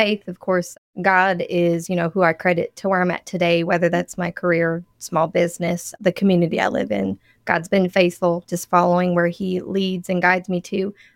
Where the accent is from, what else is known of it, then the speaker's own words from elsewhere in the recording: Evansville, Indiana, United States; Evansville.